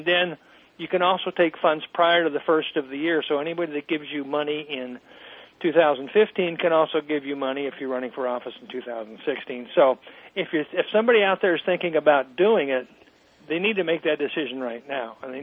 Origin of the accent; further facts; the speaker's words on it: Alaska, United States; moved away; I'm from Alaska originally, so I'm all familiar